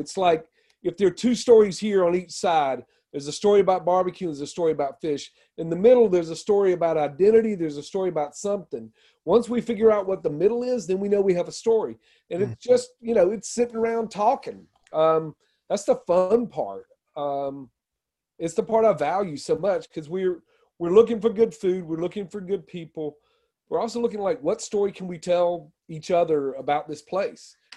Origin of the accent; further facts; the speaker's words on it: Georgia, United States; now in Oxford, United States; because, you know, I grew up in Georgia. I now live in Oxford.